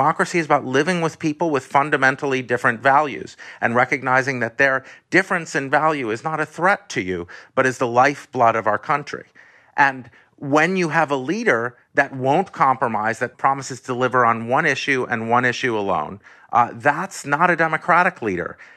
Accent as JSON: {"language": "English", "country": "United States", "tie": "born or raised there", "said": "I mean, I grew up in America, and it took me decades to learn"}